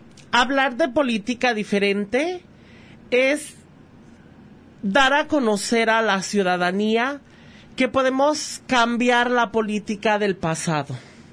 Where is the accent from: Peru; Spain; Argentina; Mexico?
Mexico; Ayutla, Jalisco; conocido como … Tengo 32 años de edad y soy originario de Ayutla, Jalisco. Vengo de una gran familia humilde